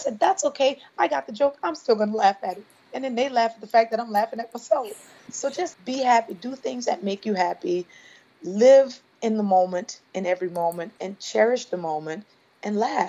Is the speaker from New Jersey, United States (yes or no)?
no; Louisiana, United States; And Debbie Allen was the first person I saw, girl growing up in Louisiana, and there was no real dance, you know, real true dance.